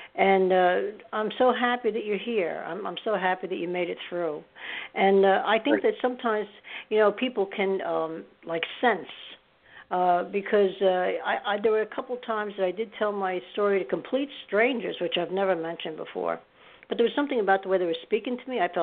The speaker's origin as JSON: {"language": "English", "region": "New York", "country": "United States", "also_born_or_lived": "Florham Park", "said": "I didn't live there all the time in Florham Park, but because I'm from New York, but I did live in Florham Park for some years"}